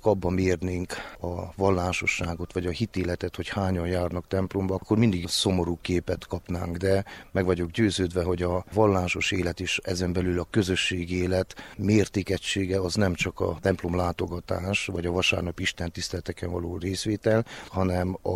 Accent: Aita Mare, Covasna, Romania; Erdővidéki vagyok, Nagyajtán születtem, és ott is gyermekeskedtem, ott jártam az elemi osztályokat

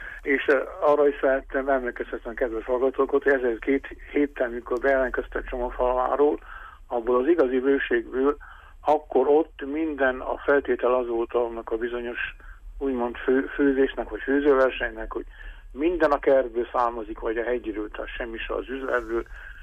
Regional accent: Gheorgheni, Harghita, Romania; Gyergyószaim Miklósonnak most, akik hallanak a városomból, a szülővárosomból

